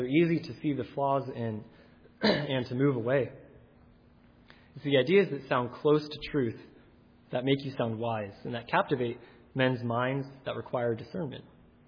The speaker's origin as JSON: {"language": "English", "region": "California", "country": "United States", "tie": "born or raised there", "said": "I grew up in California, and my home church used to be rather large, probably around 1,000 attenders on any given Sunday."}